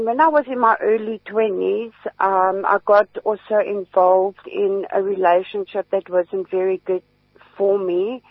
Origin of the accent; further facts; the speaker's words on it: Johannesburg, Gauteng, South Africa; I actually was born in Johannesburg, and I grew up in actually in Hillbrow, but this is way back in the 80s.